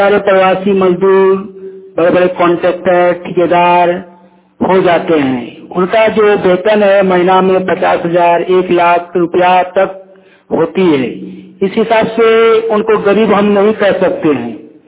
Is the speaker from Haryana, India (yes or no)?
no; Kasmar, Jharkhand, India